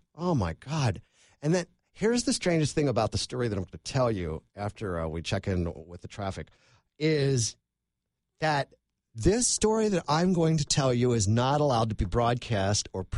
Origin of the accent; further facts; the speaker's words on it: United States; we're an American, who cares, right?